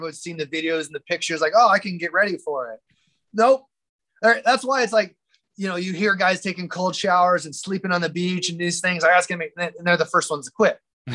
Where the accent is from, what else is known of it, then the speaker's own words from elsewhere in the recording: Iowa, United States; I grew up in Iowa in a band, my parents' house basement. It's cold. It's really fucking cold in Iowa, right?